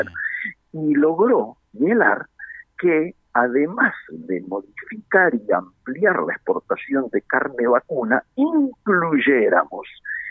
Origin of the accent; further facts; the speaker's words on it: Patagonia, Argentina; yo vivía en la Patagonia, el nombre de la escuela de Trevelin lleva el nombre de mi viejo, pasé mi infancia en la Patagonia